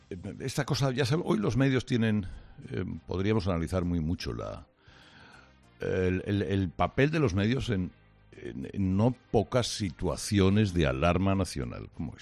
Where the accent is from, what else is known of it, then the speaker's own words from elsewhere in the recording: Spain; soy periodista español